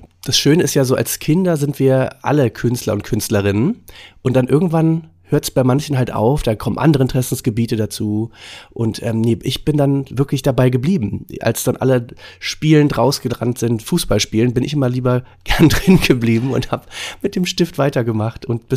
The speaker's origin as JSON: {"language": "German", "town": "Cologne", "region": "North Rhine-Westphalia", "country": "Germany", "said": "als Kölner"}